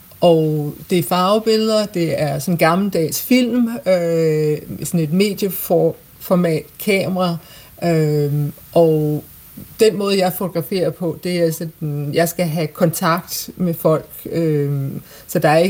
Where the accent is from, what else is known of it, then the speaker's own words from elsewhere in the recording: Esbjerg, Region of Southern Denmark, Denmark; Jeg er opvokset i Esbjerg